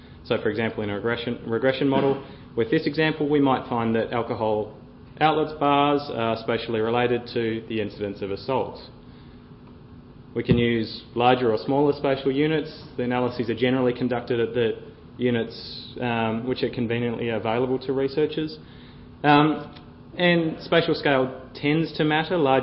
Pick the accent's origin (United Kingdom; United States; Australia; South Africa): Australia; Melbourne, Victoria; we used data from Melbourne, which is in Australia, it's my hometown.